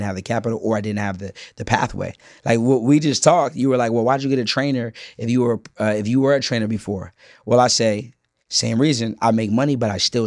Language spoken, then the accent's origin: English; Boston, Massachusetts, United States; And Atlanta was open, but I was from Boston.